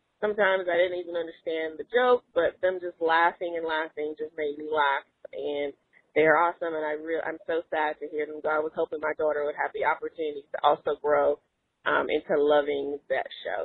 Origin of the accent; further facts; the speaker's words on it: Charlotte, North Carolina, United States; I'm from Charlotte. I was forced to listen to Car Talk as a kid, and when I grew up, I loved listening to it on my own.